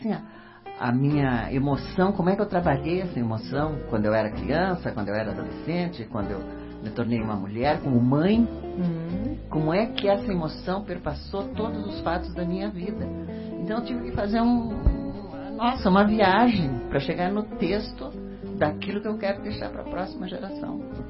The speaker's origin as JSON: {"language": "Portuguese", "region": "Rio Grande do Sul", "country": "Brazil", "said": "lá no meu rincão, porque eu não sou daqui, eu sou gaúcha"}